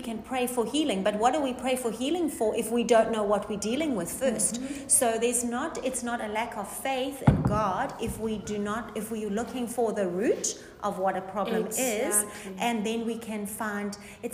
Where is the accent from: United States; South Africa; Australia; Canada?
South Africa; also born or lived in United Kingdom / Namibia; now in New Zealand; I'm from South Africa. I find that, like, and we're living in New Zealand. Mm-hmm. So without saying what it is like in each country, I've also lived in the United Kingdom and in Namibia, which is in Africa.